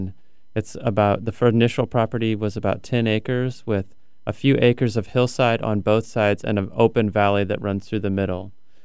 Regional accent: St. Louis, Missouri, United States; St. Louis, Missouri.

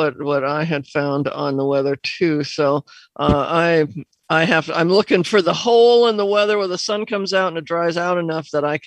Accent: Seattle, Washington, United States; it used to be when I grew up around here, Nathan, of course, I grew up in Seattle.

